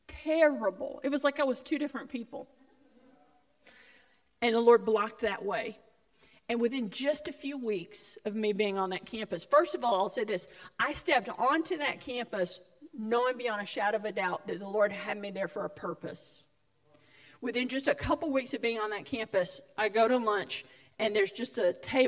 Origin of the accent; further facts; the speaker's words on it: Dalton, Georgia, United States; I knew I wanted to get out of my hometown. It was a small town, North Georgia, Dalton. Some of you are aware of it. Some of you bought carpet from there.